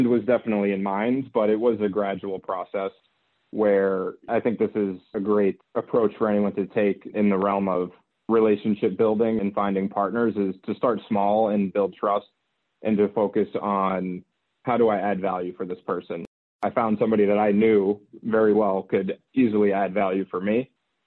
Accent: Boston, Massachusetts, United States; I'm from the Boston area.

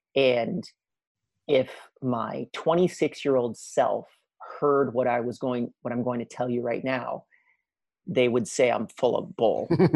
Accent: Canada; one of the best schools that I could afford as a Canadian.

